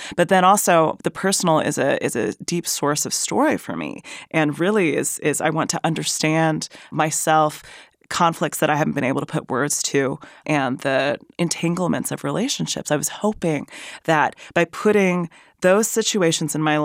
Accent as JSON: {"language": "English", "region": "Pacific Northwest", "country": "United States", "tie": "born or raised there", "said": "So though, you know, I grew up in the Great Northwest, and I'm not someone who just wants to go out in it."}